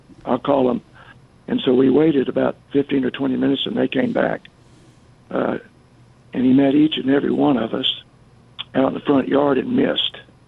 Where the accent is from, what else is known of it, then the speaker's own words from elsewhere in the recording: Texas, United States; I'm from the North Texas area, former educator